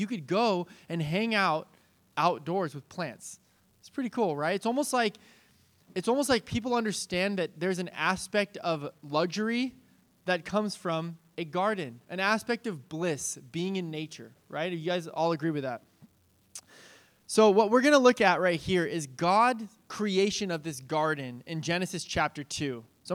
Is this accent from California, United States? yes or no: yes; California, United States; do you hear waves crashing, or is that just me because I'm from SoCal, right?